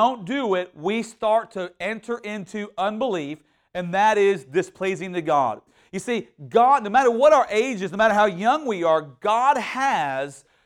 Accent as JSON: {"language": "English", "town": "Houston", "region": "Texas", "country": "United States", "tie": "born or raised there", "said": "And I grew up in Houston too, by the way, so that says a lot right there."}